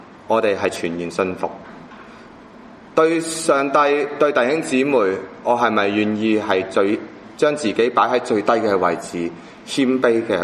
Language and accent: Cantonese; China; 即系新年农历，我哋中国人嘅新年前嘅岁晚